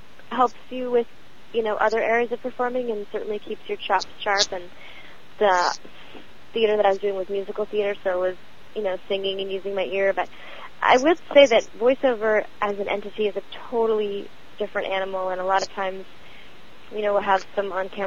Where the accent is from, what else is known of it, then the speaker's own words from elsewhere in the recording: Toronto, Ontario, Canada; I grew up in Toronto, mm-hmm.